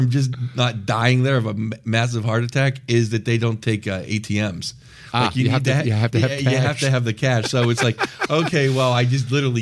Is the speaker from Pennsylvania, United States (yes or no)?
yes; Pittsburgh, Pennsylvania, United States; I go, California. The guy goes, you're not from California. I go, I'm from Pittsburgh.